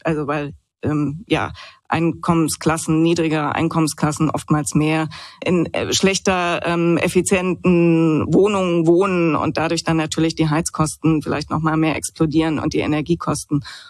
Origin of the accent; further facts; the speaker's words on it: Southern Germany, Germany; ich komme aus Süddeutschland